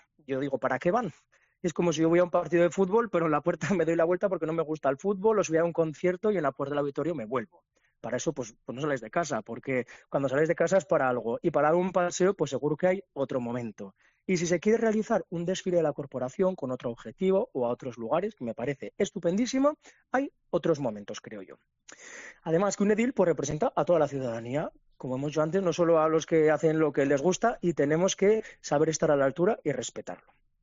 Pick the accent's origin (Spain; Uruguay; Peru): Spain; Tafalla, Navarre; En mi pueblo, Tafalla, celebramos las fiestas en honor a San Sebastián, que es el 16 de agosto.